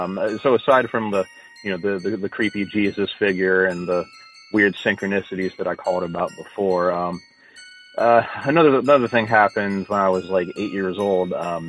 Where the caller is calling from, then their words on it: Morgantown, West Virginia, United States; I'm calling from Morgantown, West Virginia.